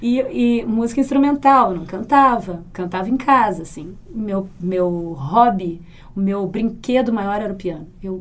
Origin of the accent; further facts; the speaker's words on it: Mato Grosso do Sul, Brazil; Do Mato Grosso do Sul.